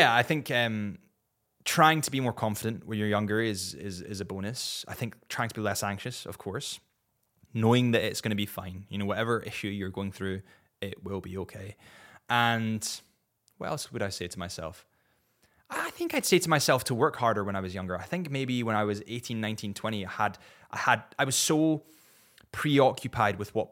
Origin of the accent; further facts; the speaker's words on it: Scotland, United Kingdom; This one specifically has a thistle on it, and obviously being Scottish, thistle.